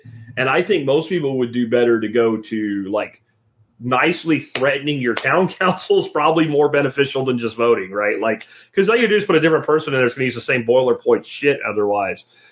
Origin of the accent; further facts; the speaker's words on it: Northeast, United States; but less prevalent where you are than, like, where I grew up in the Northeast is, like, the drugs.